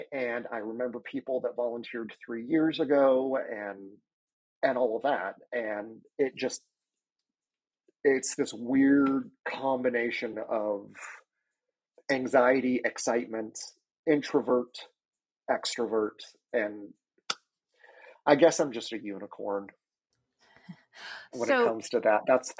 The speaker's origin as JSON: {"language": "English", "town": "Phoenix", "region": "Arizona", "country": "United States", "lives_now": "Atlanta, United States", "said": "Even when I lived in Phoenix, I'm originally from Phoenix, I volunteered for Phoenix Pride. And moving out here to Atlanta"}